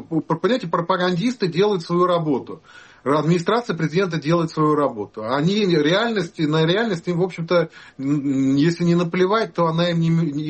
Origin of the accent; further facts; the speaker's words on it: Nizhny Novgorod, Nizhny Novgorod Oblast, Russia; У меня до сих пор живут некоторые знакомые в России, в том числе в моем родном городе Нижний Новгород